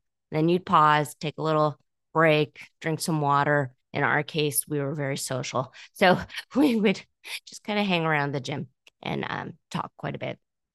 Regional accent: California, United States; But I grew up in California. And the fact is, I'm probably a little bit vain. And so I grew up with my mom going to different exercise classes.

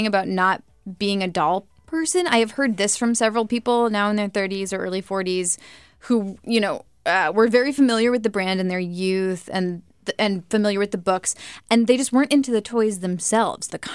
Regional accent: Massachusetts, United States; And I should admit at this point that I also grew up in Massachusetts. So we grew up in Massachusetts, right?

